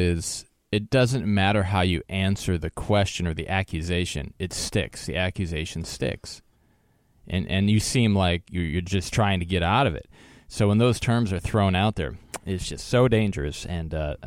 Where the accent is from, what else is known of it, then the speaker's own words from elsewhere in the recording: Wisconsin, United States; from my hometown of or my home state of Wisconsin here